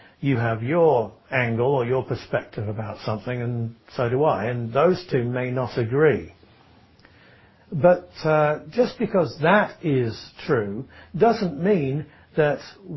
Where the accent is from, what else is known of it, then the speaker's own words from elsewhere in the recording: Manchester, North West England, United Kingdom; born there; It's true that I was born in Manchester, England. And it's true that I'm a Christian by the grace of God.